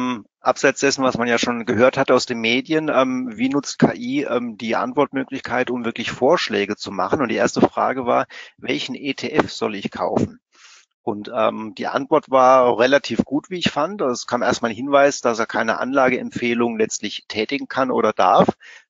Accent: Baden-Württemberg, Germany; bin gern wieder dabei als Schwabe bei euch in Schwabenland.

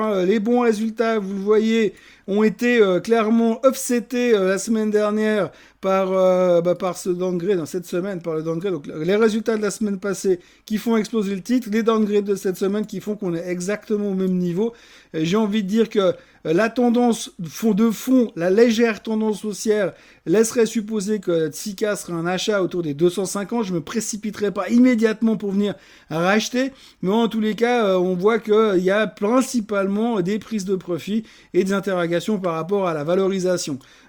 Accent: Switzerland; comme on dit chez nous en Suisse.

